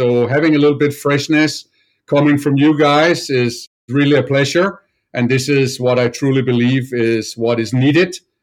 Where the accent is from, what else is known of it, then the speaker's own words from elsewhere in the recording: Denmark; So I was very lucky that close to my hometown in Denmark